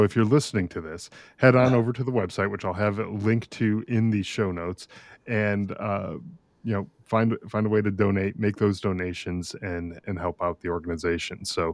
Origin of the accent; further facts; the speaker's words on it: Connecticut, United States; I'm originally from Connecticut, so I'm familiar with what you're talking about.